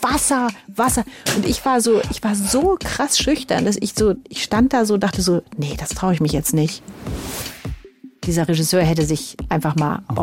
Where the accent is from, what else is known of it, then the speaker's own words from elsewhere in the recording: Göttingen, Lower Saxony, Germany; now in Munich, Germany; Also ich komme eigentlich aus Göttingen, aber ich wohne schon seit, weiß nicht wie lange hier.